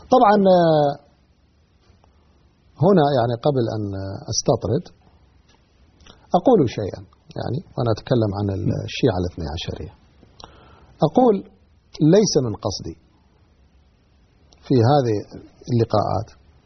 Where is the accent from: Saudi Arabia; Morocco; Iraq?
Iraq; عندنا بالعراق